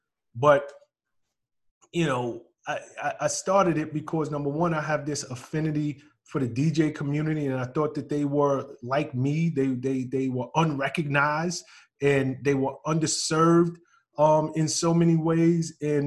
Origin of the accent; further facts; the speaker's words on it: New York City, New York, United States; So I have this affinity with DJing that just comes from just growing up in the Bronx.